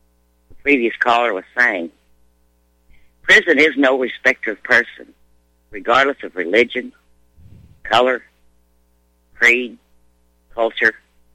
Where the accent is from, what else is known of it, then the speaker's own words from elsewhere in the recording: the South, United States; I'm a Southerner. our culture is being destroyed.